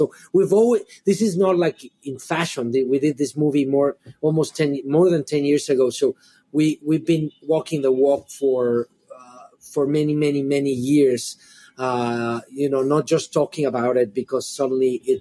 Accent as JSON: {"language": "English", "region": "Mexico City", "country": "Mexico", "tie": "born or raised there", "said": "And in fact, my mom, we grew up in Mexico City, but later on she married a political journalist who's amazing, Leon Garcia Soler, who also passed away, unfortunately."}